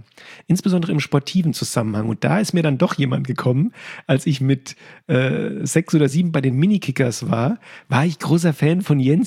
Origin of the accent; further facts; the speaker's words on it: Hesse, Germany; Warum ich Sachen als Hesse überhaupt eine Verbindung aufgebaut habe zu Borussia Dortmund